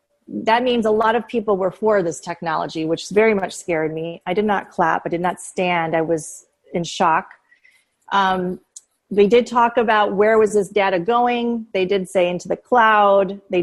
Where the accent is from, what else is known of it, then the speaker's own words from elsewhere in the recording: Dearborn, Michigan, United States; I'm from Dearborn, Michigan, so we believe in Henry Ford.